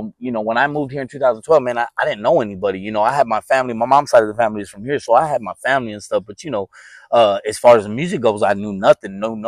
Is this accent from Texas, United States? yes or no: yes; Corpus Christi, Texas, United States; also born or lived in Killeen, United States / Dripping Springs, United States; So I'm originally from Corpus Christi, man. I was born in Killeen, Texas. Pops was in the Army, you know what I'm saying? So we moved around quite a bit. But most of my childhood was spent in Corpus and in Dripping Springs, Texas